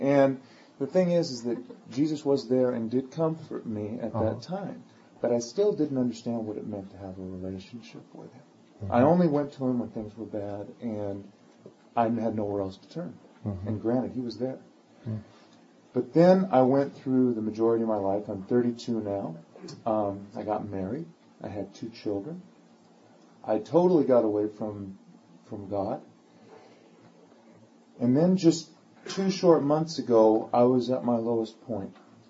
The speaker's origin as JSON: {"language": "English", "town": "Glendale", "region": "California", "country": "United States", "tie": "born or raised there", "said": "I grew up in Glendale."}